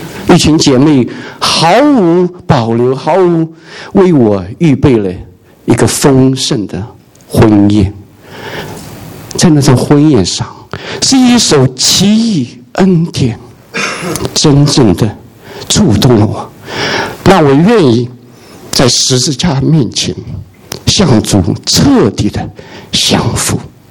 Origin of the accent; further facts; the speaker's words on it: Singapore; 我来自新加坡，我知道新加坡有个很著名的红灯区